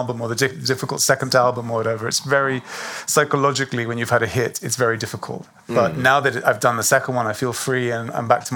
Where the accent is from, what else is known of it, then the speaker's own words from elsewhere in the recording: Greece; you can't really escape Greek mythology growing up in Greece because it's everywhere.